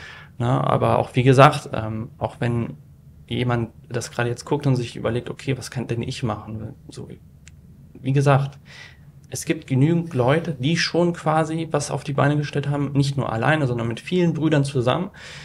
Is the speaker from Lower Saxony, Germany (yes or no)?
yes; Hanover, Lower Saxony, Germany; ich komme aus Hannover